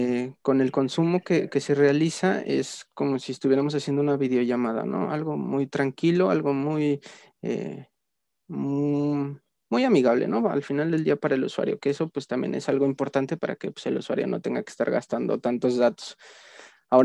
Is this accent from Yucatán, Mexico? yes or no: no; Mexico City, Mexico; de hecho también soy de Ciudad de México, más que ahora vivo en otro lado